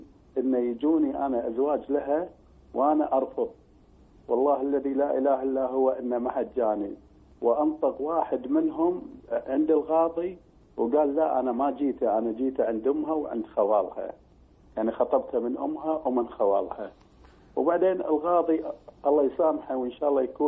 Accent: Kuwait; وإحنا هنا عندنا بالكويت

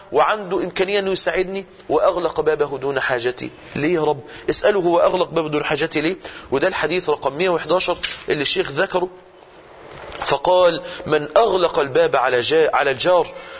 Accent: Mansoura, Dakahlia, Egypt; احنا مثلا عندنا في المنصوره

